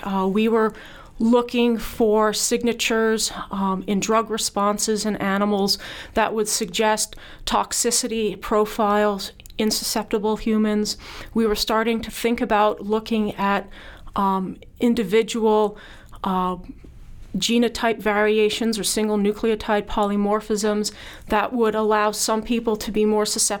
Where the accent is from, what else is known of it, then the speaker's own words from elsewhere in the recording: Canada; now in United States; Being a Canadian transplant, however, I was not eligible for a lot of the available funding